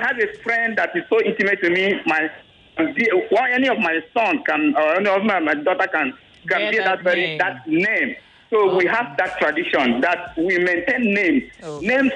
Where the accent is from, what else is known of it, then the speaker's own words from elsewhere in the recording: Akeze, Ebonyi, Nigeria; I'm from Akeze in Ebonyi State.